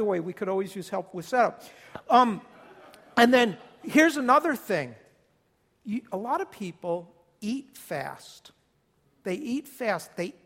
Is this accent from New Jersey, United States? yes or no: yes; New Jersey, United States; Shake you by this or slap you upside the head because I'm from Jersey.